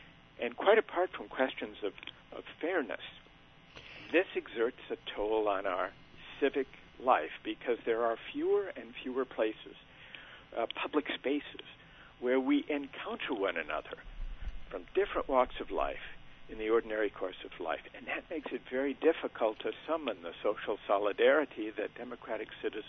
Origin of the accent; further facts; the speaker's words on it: Minneapolis, Minnesota, United States; I grew up in the Midwest in Minneapolis, was a Minnesota Twins fan, and would go to the ballpark.